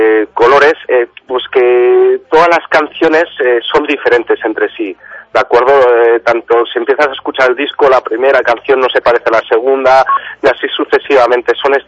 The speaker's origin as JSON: {"language": "Spanish", "town": "Burgos", "region": "Castile and León", "country": "Spain", "moved": "yes", "lives_now": "Sant Cugat del Vallès, Spain", "said": "ha hecho una canción a Burgos, a mi tierra. No descarto a largo plazo hacer canciones también a Barcelona, porque llevo ya allí 4 años en San Cugat del Vallès. Estoy aprendiendo el catalán"}